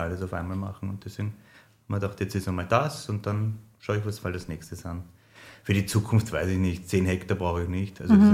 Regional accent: Vienna, Austria; Also wenn du als Wiener aufs Land kommst, das ist eh schon klar, das funktioniert nicht so gut.

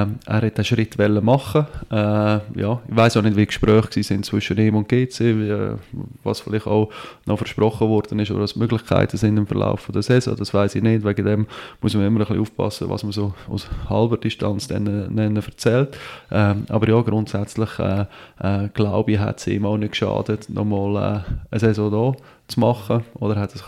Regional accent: Switzerland; das sind so ein bisschen die Umstände, wie wir sie immer haben bei uns in der Schweiz.

